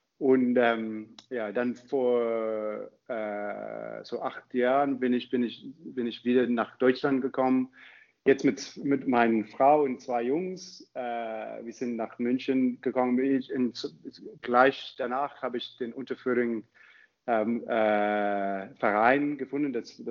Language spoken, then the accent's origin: German; Zimbabwe; German is a second language; moved away; also born or lived in South Africa; ich komme ursprünglich aus Zimbabwe, aber ich habe hinterher so überall ein bisschen, ich war in Südafrika danach, ich habe studiert in Südafrika